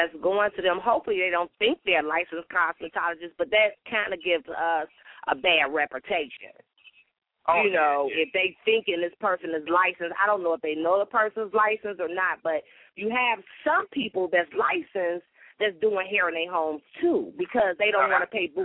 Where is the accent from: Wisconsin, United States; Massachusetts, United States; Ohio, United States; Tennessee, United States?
Ohio, United States; Cincinnati; from Cincinnati, Ohio.